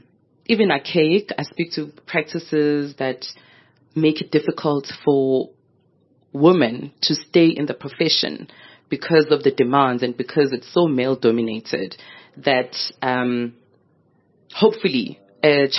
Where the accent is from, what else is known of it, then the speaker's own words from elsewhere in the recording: Soweto, Gauteng, South Africa; I'm growing up in Midlands, Soweto.